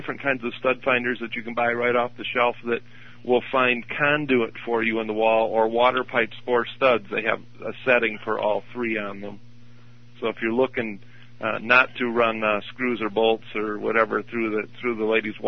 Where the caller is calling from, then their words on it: Lansing, Michigan, United States; I'm from Lansing, Michigan.